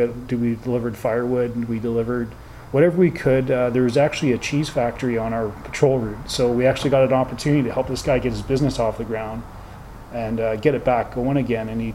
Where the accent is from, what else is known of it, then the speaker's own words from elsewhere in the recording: Canada; especially being Canadian, you're used to being able to talk to everybody.